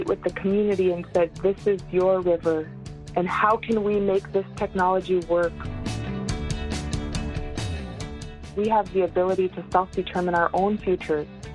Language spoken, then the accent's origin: English; Igiugig, Alaska, United States; I was born and raised in Igiaga'ik, and I went off to school with an intention to return to help my community. We're a close-knit community of about 70 people, and I see a lot of opportunity as well as a high quality of life in Igiaga'ik.